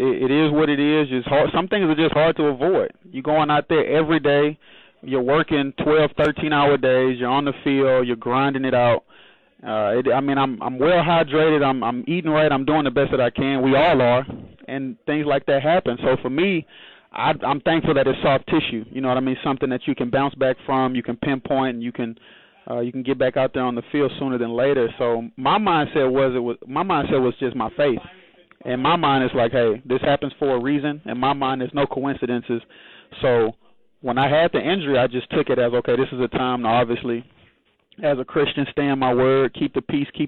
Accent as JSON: {"language": "English", "region": "Texas", "country": "United States", "tie": "born or raised there", "said": "I was born there. I'm born and raised Texas."}